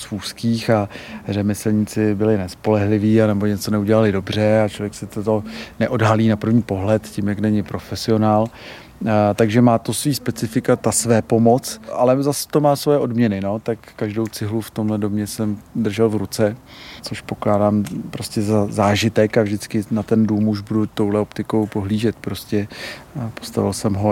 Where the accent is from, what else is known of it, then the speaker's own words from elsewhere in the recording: Český Krumlov, South Bohemian Region, Czechia; Já jsem nějakou dobu jezdil tady po jižních Čechách, já jsem z Českého Krumlova, miluju to tady